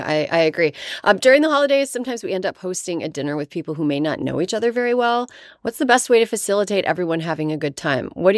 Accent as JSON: {"language": "English", "region": "Midwest", "country": "United States", "said": "I'm from the Midwest, and everyone's very passive aggressive."}